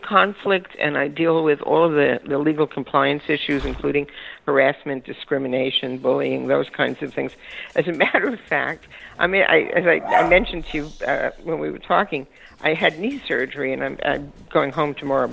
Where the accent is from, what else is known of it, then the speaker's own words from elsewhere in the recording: Bronx, New York, United States; I grew up in the Bronx in New York, mm-hmm. and I'm a redhead.